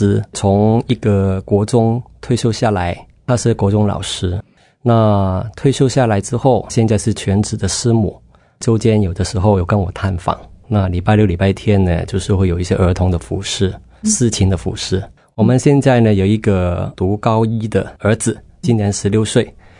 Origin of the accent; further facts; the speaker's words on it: Hong Kong; 是，我是香港人。